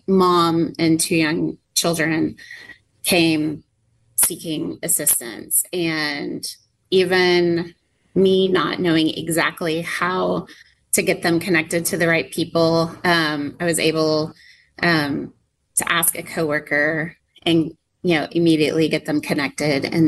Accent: Grapevine, Texas, United States; now in Sunnyvale, United States; I grew up in Grapevine and then have spent most of my adult in the East Dallas area and now proud to live in Sunnyvale

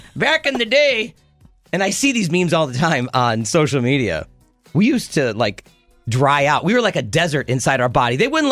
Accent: Illinois, United States; you go out to the water fountain where I grew up in Illinois.

